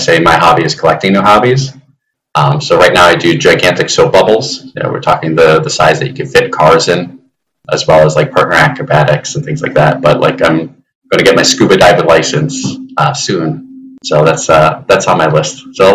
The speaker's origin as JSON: {"language": "English", "town": "Rochester", "region": "New York", "country": "United States", "tie": "born or raised there", "said": "just outdoors in a public park back at my hometown in Rochester, New York."}